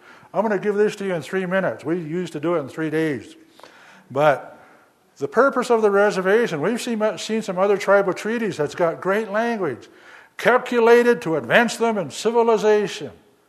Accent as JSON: {"language": "English", "country": "United States", "said": "As Indian people, we've got a lot of other things out there that we need water for. Our cedar trees, right? Our sage."}